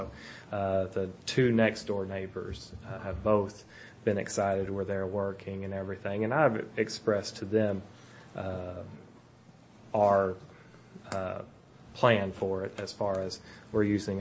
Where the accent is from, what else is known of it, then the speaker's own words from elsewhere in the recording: Huntsville, United States; I've we're from Huntsville, so yeah, I haven't.